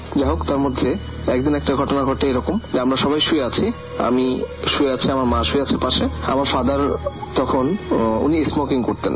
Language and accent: Bangla; Khulna, Khulna Division, Bangladesh; আমাদের বাড়ি অ্যাকচুয়ালি খুলনাতে। আমাদের বাড়ি ছিল টিভি বন্ডার রোডে, সে বাড়িটা এখনো আছে।